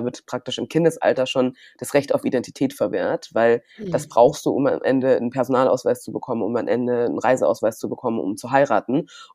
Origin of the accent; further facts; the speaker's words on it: Puchheim, Bavaria, Germany; ich bin ja hier geboren und dann bin ich auch bin in München aufgewachsen, in so einer kleinen Gemeinde in Puchheim, die ist mittlerweile eine Stadt.